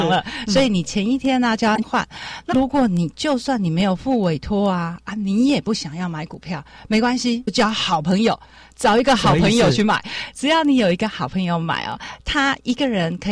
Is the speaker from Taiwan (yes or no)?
yes; Taiwan; 我从台湾来的